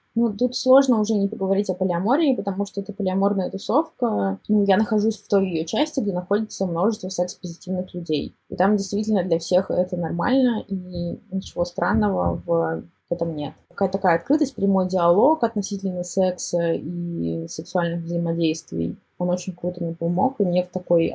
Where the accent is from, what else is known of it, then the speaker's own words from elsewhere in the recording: Kazan, Tatarstan, Russia; moved away; Я очень боялась своих родителей, поэтому до того, как я уехала из Казани